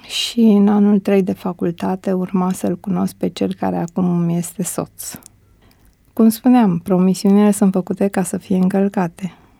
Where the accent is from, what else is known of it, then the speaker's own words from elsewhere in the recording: Motru, Gorj County, Romania; also born or lived in Oltenia; Dar pe de altă parte, am crescut în zona Olteniei. Am uitat să precizez că nu m-am născut în București, m-am născut în Motru, județul Gorj.